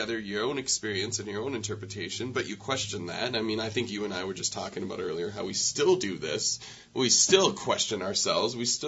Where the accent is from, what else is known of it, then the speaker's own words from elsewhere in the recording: Airdrie, Alberta, Canada; also born or lived in Calgary; For the first few years, it was Calgary, and then in Airdrie, which is kind of, it's like a suburb that's 10 minutes away, basically, in a sense of the city limits.